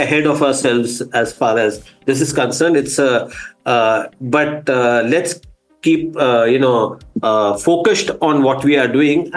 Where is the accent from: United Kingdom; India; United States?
India; See, being an Indian, obviously, I'm a techno-optimist. I'm bullish about the prospects of India.